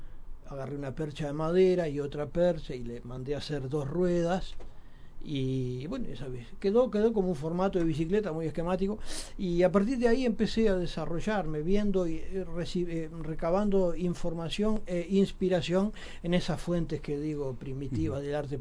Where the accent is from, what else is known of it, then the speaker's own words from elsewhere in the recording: Uruguay; yo no soy un indio amazónico, soy uruguayo